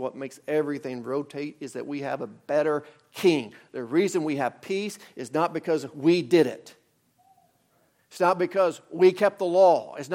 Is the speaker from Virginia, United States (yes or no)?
no; Arkansas, United States; I didn't say I am a Arkansan, I'm an American, I'm a Razorback fan, I'm a father, I'm a son, I'm all these things.